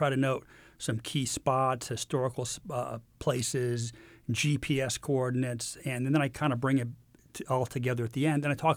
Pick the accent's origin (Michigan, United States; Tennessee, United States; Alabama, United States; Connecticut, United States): Michigan, United States; Detroit; But I grew up in Metro Detroit, and Metro Detroit is so much different than Kansas.